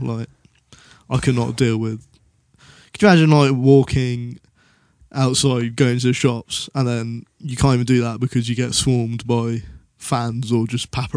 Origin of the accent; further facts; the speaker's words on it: Portsmouth, South East England, United Kingdom; born there; No, I wasn't. I was born in Portsmouth.